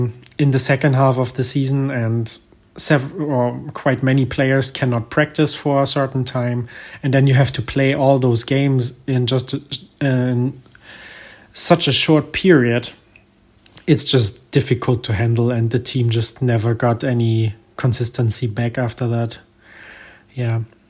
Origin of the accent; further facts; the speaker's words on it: Germany; English is a second language; I am from Germany and I live in Germany.